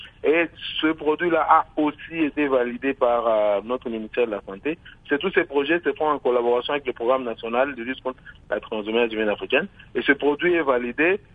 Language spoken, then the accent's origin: French; DR Congo; C'est des essais qui sont passés ici chez nous en RDC